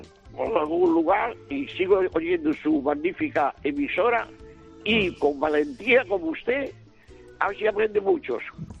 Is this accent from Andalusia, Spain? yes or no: yes; Córdoba, Andalusia, Spain; moved away as an adult; now in Catalonia, Spain; Yo, hasta que tuve 21 años, nací en Córdoba, bautizado en la mezquita de Córdoba.